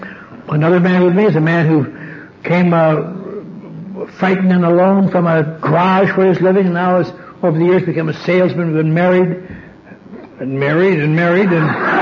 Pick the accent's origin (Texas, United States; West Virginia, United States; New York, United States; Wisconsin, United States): Wisconsin, United States; I'm from a little town up in northern Wisconsin. I came from Norwegian background